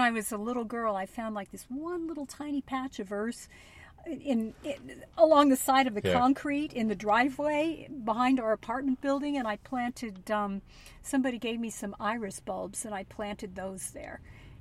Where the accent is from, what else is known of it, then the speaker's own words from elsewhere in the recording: San Francisco, California, United States; moved away as an adult; now in New Jersey, United States; I'm from California. Did you know that?